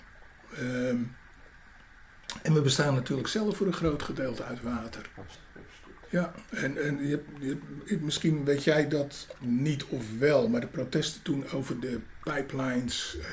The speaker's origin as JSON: {"language": "Dutch", "town": "Pernis", "region": "South Holland", "country": "Netherlands", "tie": "born there", "said": "En ik ben al geboren hier in deze, maar ik ben in Pernis geboren, het dorp hiernaast. Ik heb altijd langs de rivier gewoond."}